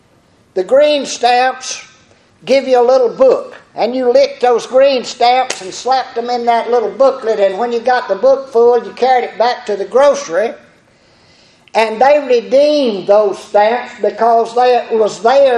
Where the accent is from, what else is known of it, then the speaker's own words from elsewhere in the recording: Patrick County, Virginia, United States; Up in Patrick County, where I was raised in Virginia. I hadn't been to Tar Heel all my life, but where I was raised in Patrick County.